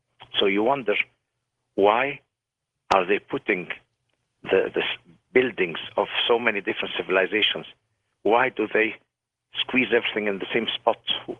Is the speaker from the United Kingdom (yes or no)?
no; Egypt; I'm from Egypt, yes.